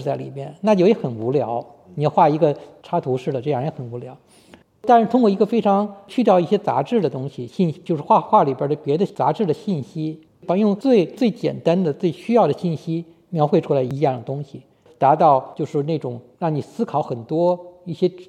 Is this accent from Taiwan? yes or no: no; China; 就是作为一个中国人来说，其实呢离那个差距是很远的。